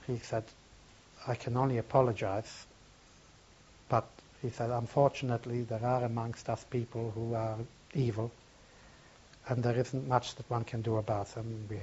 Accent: Świętokrzyskie Voivodeship, Poland; a pogrom in a town about 107 kilometers away from my hometown, a place called Kelce

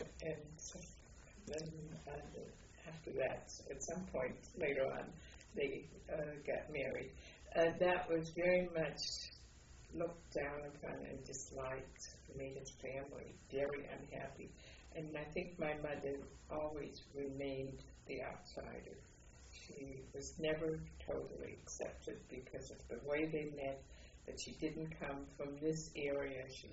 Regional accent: Kippenheim, Baden-Württemberg, Germany; also born or lived in Freiburg; I was born on August 15th, 1924, in Freiburg, Germany. And that's Freiburg is located in the Black Forest. But we lived in a village called Kippenheim, which is about 40 kilometers north of Freiburg. My father's family had lived there for a long time.

